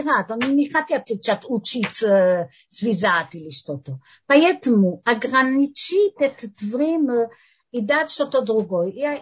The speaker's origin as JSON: {"language": "Russian", "country": "Russia", "said": "Мы придем из России, нам балет, рисование, музей, я не знаю что."}